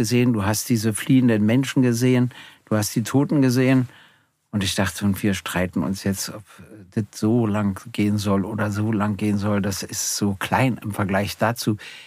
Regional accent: Berlin, Germany; born there; Und das ist nun mal meine Heimatstadt. Ich bin da ja 1948 geboren worden.

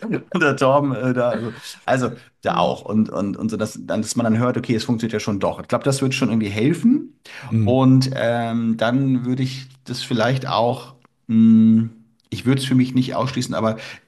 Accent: Lüneburg, Lower Saxony, Germany; aber ich komme aus Lüneburg

